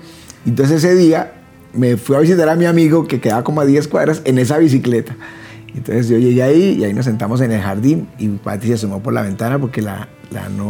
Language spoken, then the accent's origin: Spanish; Bogotá, Colombia; Hay que entender, somos bogotanos